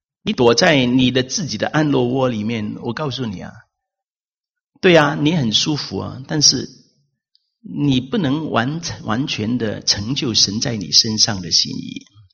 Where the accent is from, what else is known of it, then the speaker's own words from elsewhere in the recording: China; 我们中国人啊，买东西啊，都要摸一下的，都要看一下的，都要照一下的